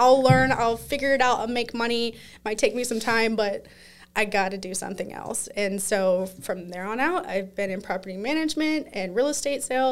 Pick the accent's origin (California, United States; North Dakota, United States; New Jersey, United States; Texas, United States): Texas, United States; Arlington; Well, I was born and raised in Arlington, Texas.